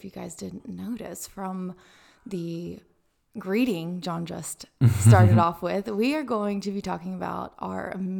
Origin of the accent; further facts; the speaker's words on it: California, United States; we're from California, we're neutral.